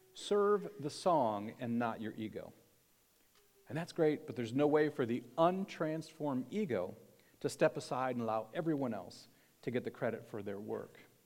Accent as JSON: {"language": "English", "region": "Michigan", "country": "United States", "tie": "born or raised there", "said": "As you might know, I grew up near Detroit, and of course, Motown was still a pretty big deal in the late 60s, early 70s"}